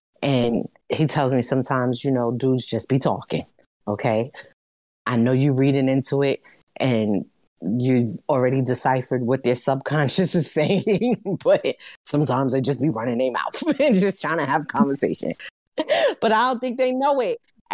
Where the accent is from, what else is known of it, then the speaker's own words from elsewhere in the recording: Brooklyn, New York, United States; I don't know if it's because I'm from Brooklyn.